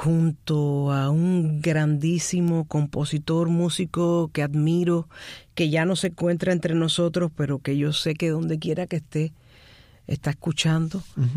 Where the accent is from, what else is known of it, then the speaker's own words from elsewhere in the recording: Havana, Cuba; Yo soy habanera del Vedado, cerca, uh-huh, del Hotel Riviera. Yo nací en Maternidad Obrera en Marianao, pero mis padres vivían en el Vedado, así que soy del Vedado.